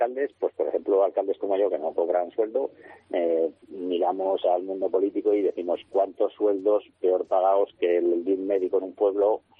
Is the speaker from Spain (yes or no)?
yes; Castejón, Navarre, Spain; mi pueblo es Castejón, no es Mandallona.